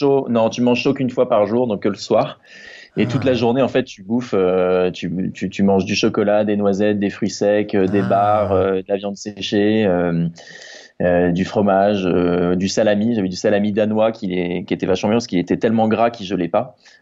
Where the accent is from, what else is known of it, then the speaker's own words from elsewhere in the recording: Normandy, France; Moi, je suis de Normandie à l'origine, donc je connais la pluie, mais le froid extrême, pas des masses.